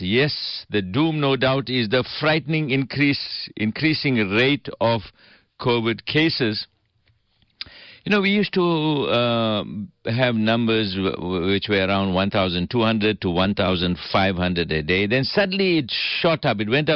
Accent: Ambango, KwaZulu-Natal, South Africa; Yes, I grew up there in Ambango.

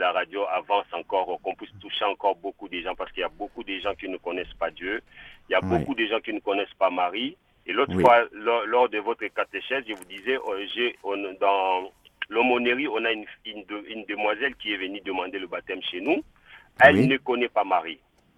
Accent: Kinshasa, DR Congo; Moi qui étais Légion de Marie, parce que je suis originaire de Kinshasa

